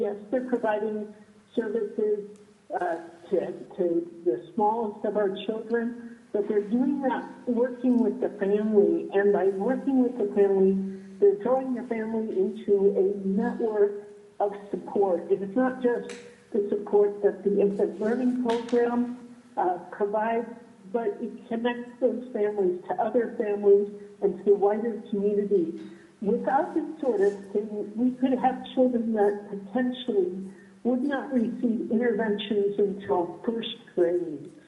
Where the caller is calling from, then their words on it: Sitka, Alaska, United States; I'm calling from Sitka